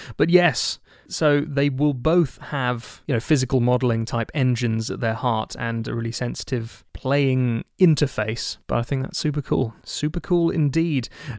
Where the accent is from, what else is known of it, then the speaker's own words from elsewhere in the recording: England, United Kingdom; we're English